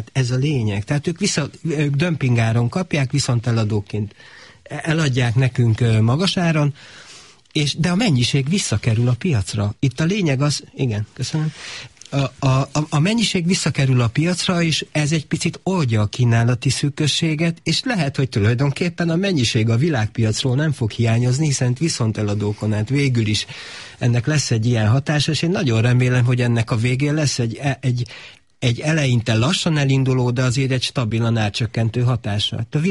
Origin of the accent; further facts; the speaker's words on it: Hungary; Hát én úgy látom, hogy nem csak mi magyarok vagyunk ügyesek abban, hogy megtaláljuk a kiskapukat, és hogy próbáljunk túlélni, mi ebbe vagyunk nagyok, és ezért vagyunk itt szerintem a Kárpát-medencében máig